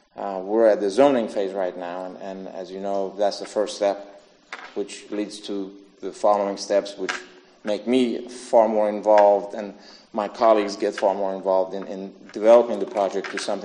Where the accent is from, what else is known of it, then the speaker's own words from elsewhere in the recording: Orlando, Florida, United States; I'm from Orlando.